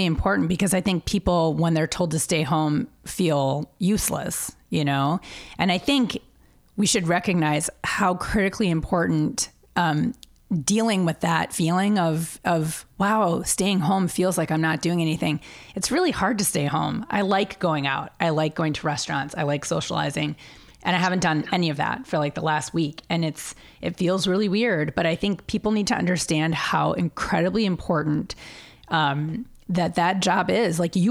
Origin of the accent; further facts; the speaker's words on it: Midwest, United States; You know, I grew up in the Midwest. I have friends on the East Coast. I trained on the East Coast.